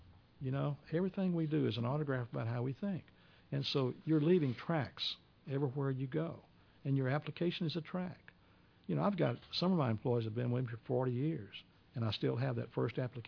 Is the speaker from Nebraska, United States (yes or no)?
no; Houston, Texas, United States; I grew up in South Houston.